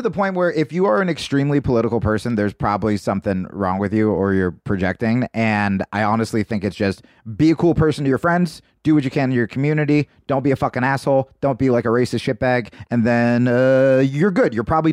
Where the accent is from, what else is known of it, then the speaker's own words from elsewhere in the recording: New Jersey, United States; also born or lived in Los Angeles / Texas; I'm just giving every place I used to live. I'm like, I grew up in New Jersey, because they get very mad when you tell them you're from LA.